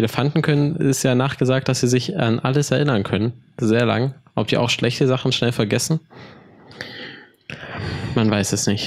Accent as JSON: {"language": "German", "region": "East Germany", "country": "Germany", "said": "Weil als Ostdeutscher ist man ja erstmal eigentlich froh, dass die DDR nicht mehr von Deutschland getrennt ist."}